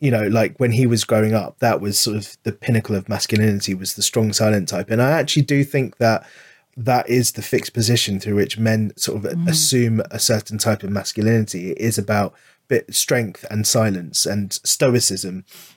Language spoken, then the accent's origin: English; London, United Kingdom; I grew up in London, you know, but there's an age difference as well. Sorry to bring it up, but I am 60